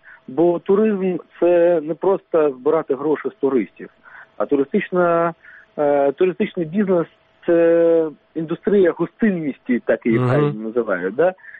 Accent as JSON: {"language": "Ukrainian", "region": "Crimea", "country": "Ukraine", "said": "Я кримчанин, я дуже люблю мою рідну землю, я мрію туди повернутися."}